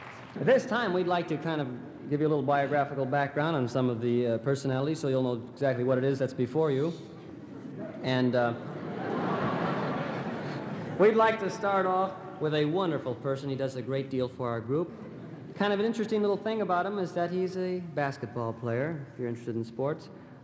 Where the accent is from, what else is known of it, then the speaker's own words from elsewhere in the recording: Los Angeles, California, United States; Originally, I am from Los Angeles.